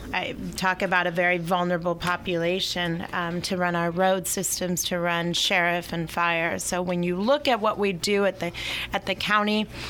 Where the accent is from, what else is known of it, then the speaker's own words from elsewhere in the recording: St. Helena, California, United States; now in American Canyon, United States; So I was born at the Queen of the Valley, and I grew up in St. Helena and Pope Valley, lived in Napa.